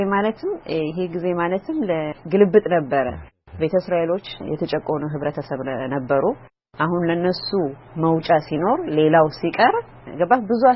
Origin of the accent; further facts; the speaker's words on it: Addis Ababa, Ethiopia; እኔ አዲስ አበባ ሾላ የካሚካኤል እዛ አካባቢ ነው ያደኩት።